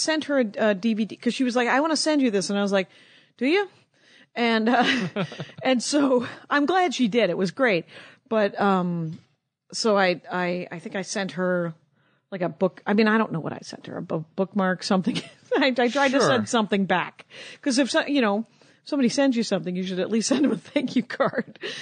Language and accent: English; Wisconsin, United States; And I'm from Wisconsin.